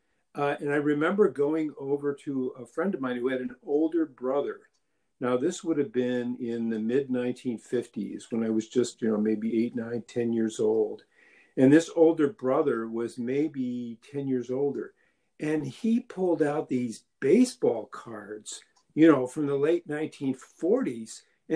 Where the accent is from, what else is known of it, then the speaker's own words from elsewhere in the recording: Detroit, Michigan, United States; I was growing up in Detroit